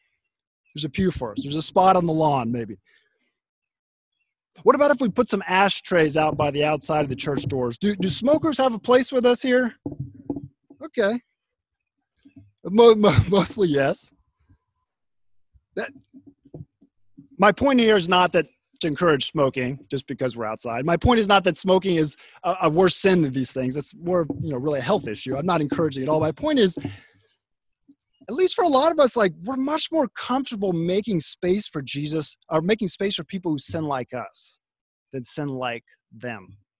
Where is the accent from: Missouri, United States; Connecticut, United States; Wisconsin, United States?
Missouri, United States; Springfield; So when I was living, actually speaking of when I grew up in Springfield, Missouri.